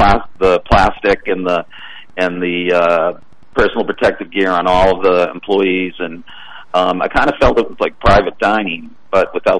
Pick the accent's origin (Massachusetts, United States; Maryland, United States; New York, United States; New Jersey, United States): Massachusetts, United States; Boston; I grew up in the Boston area. I know that the hospitals there are very busy.